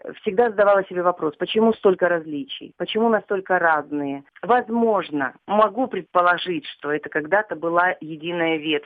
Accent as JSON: {"language": "Russian", "town": "Khabarovsk", "region": "Khabarovsk Krai", "country": "Russia", "tie": "born or raised there", "said": "У меня украинские корни. Я родилась в Хабаровске. И прожила в Хабаровске всю жизнь, 43 года почти я прожила в Хабаровске. Здесь же родились мои дети. Получается, что я украинка, которая родилась в России во втором поколении."}